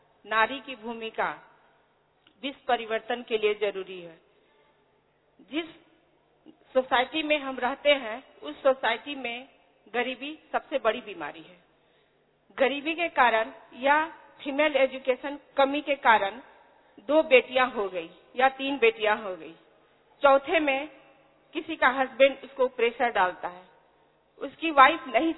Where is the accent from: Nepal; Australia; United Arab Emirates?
Nepal; नेपाल से आई हूँ।